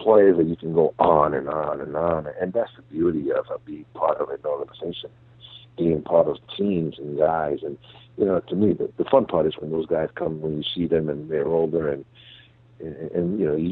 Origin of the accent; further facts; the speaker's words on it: New York, United States; I've always been a basketball fan growing up in New York.